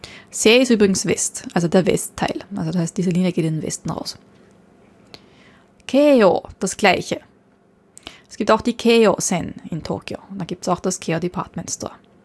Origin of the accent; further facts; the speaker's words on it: Austria; bei uns in Österreich